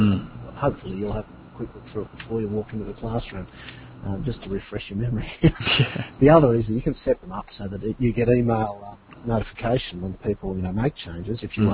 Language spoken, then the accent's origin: English; Australia; I'm an Australian trainer.